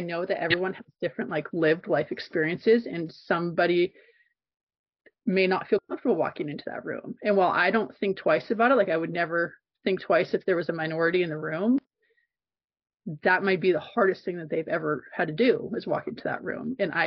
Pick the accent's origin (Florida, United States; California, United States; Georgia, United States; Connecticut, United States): California, United States; Rincon Valley; I grew up in Rincon Valley. I went to Maria Carrillo High School, and it's like super white, super not diverse at all.